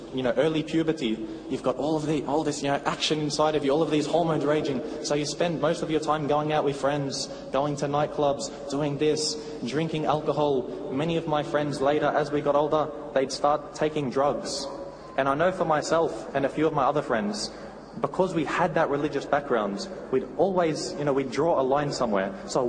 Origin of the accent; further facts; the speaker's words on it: Melbourne, Victoria, Australia; born there; To begin, I was born in Melbourne, Australia, to an Italian father and a mother of Italian heritage.